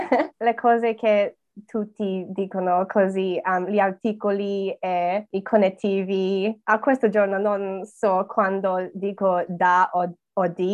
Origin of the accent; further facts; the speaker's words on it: Australia; Italian is a second language; È divertente perché sono australiana, ovviamente, e gli australiani spesso non hanno una storia molto vecchia come gli italiani.